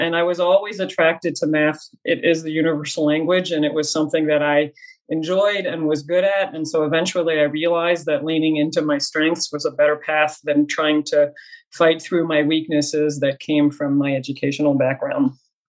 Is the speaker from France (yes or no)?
yes; France; So I was born and raised in France. My father is from a French working class family outside of Paris. My mom is American and from a conservative Jewish family in New York